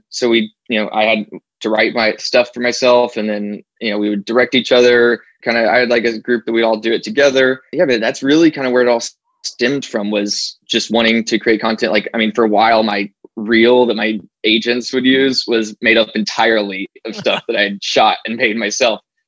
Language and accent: English; Arkansas, United States; now in Los Angeles, United States; I moved out to LA with the sole focus being just acting. And then, you know, I moved out here from Arkansas